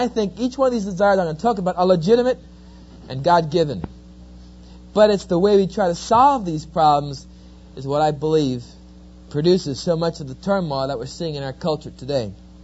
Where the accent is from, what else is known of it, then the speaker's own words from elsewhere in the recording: New Jersey, United States; now in Oklahoma, United States; as you can tell from my accent, I'm not quite a native of Oklahoma. I'm an Easterner. I'm from New Jersey, or New Jersey, depends how you want to pronounce it.